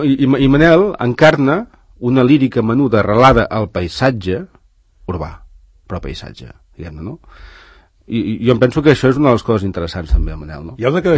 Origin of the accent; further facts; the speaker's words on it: Vic, Catalonia, Spain; jo sóc de Vic. I els que eren rurals, els que eren de pagès, eren els que vivien en una masia al mig dels camps. Nosaltres érem els urbans, no? Perquè érem de Vic, que és una ciutat petita.